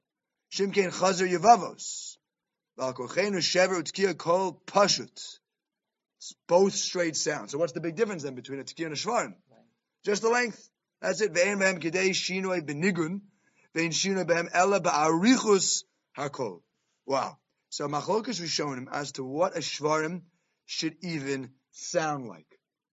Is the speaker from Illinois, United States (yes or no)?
no; Jamaica Estates, New York, United States; You know, I grew up in Jamaica States, if I'm not mistaken